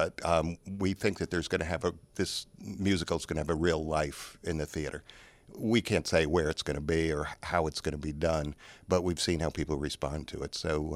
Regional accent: New England, United States; growing up in New England, there was this very comfortable myth of Babe Ruth selling the Red Sox selling Babe Ruth to the Yankees

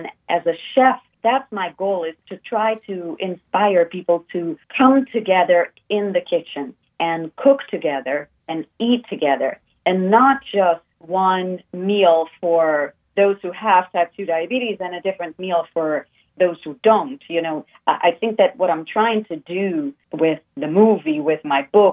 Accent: Rio de Janeiro, Brazil; growing up in Brazil, that wasn't very hard to do, because it lends to, you know, I grew up in Rio de Janeiro, which is it's a city right on the beach.

